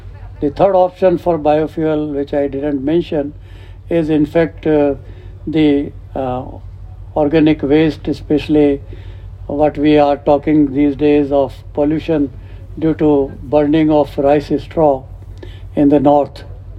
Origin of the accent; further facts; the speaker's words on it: Rajasthan, India; And I come from Rajasthan.